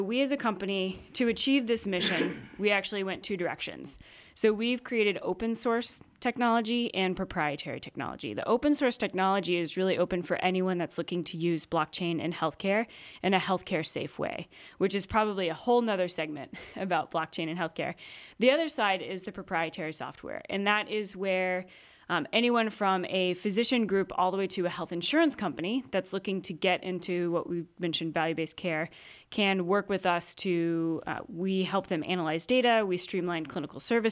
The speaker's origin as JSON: {"language": "English", "region": "Texas", "country": "United States", "moved": "yes", "lives_now": "New England, United States", "said": "Yeah, so I came from Texas, yeah. All the way to New England."}